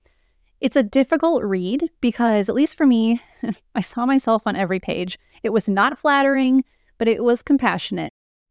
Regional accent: Midwest, United States; You know, I'm from the Midwest. I live in the Midwest. I will probably always live in the Midwest, and we are very much meat and potatoes.

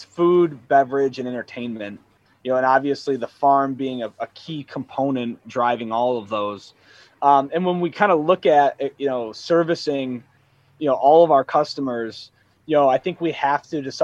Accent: Armada, Michigan, United States; Growing up in Armada, you know, I'm a Busch Light, Bud Light guy, drinker.

